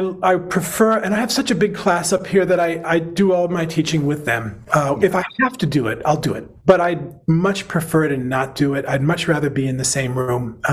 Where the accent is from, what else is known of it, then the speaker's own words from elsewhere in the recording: Rhode Island, United States; I grew up in Rhode Island, and I was born in 55